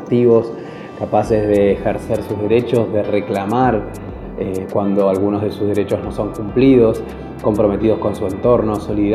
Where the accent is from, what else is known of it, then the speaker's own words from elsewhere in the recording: Buenos Aires, Argentina; soy de Buenos Aires, Argentina, comunicador y educador.